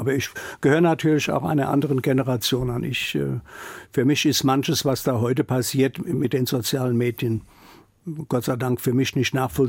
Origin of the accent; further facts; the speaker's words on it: Wiesbaden, Hesse, Germany; accent: Hessian-tinged standard German; Also ich habe meine Wurzeln nie verneinen können. Ich bin gebürtiger Wiesbadener, ich bin ein halber Rheingauer, meine Mutter war aus Eltville. Ich bin ein Kind dieser Region. Ich habe auch meine berufliche Perspektive hier in Wiesbaden gehabt.